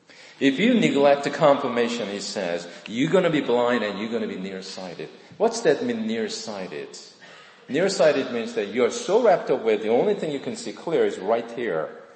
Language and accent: English; Eatontown, New Jersey, United States; I came from Monmouth County in Eaton Town, right?